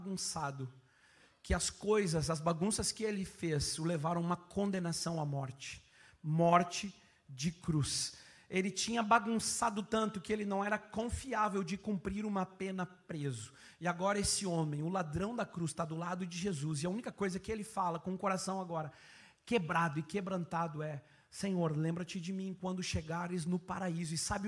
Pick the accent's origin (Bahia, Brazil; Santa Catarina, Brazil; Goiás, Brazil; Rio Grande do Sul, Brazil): Rio Grande do Sul, Brazil; vou até o fim, sou gaúcho.